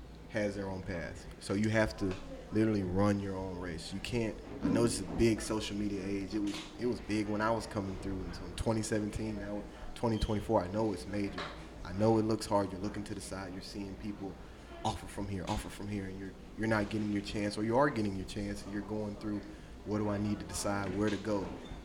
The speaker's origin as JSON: {"language": "English", "town": "Waycross", "region": "Georgia", "country": "United States", "said": "From Waycross, Georgia, I get up to Furman, I'm like, yeah, I'm from Waycross, you know, Waycross Blackshear. They're like, where? I'm like, you said it, yeah, Ware County."}